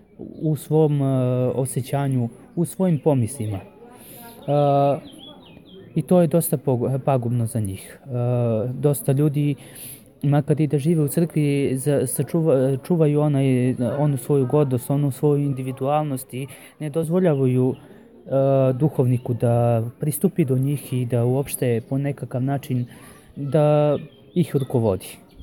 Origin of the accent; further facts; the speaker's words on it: Serbia; moved away; ja sam iz Srbije, to sam zaboravio da kažem, ja sam rođen u Srbiji i živeo sam, moji roditelji i cela moja familija je u Srbiji ostala, jedino sam ja napustio Srbiju. Bio sam do 2010.